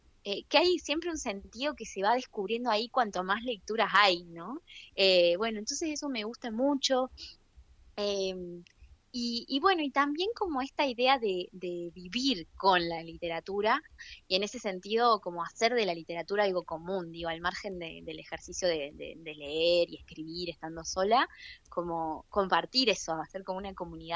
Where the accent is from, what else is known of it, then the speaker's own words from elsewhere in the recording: Merlo, San Luis, Argentina; also born or lived in Rosario; now in Río Cuarto, Argentina; yo, si bien ahora vivo en Río Cuarto y nací en Rosario, me crié en Merlo San Luis, en las sierras de los Comechingones. Mis papás vivían allá.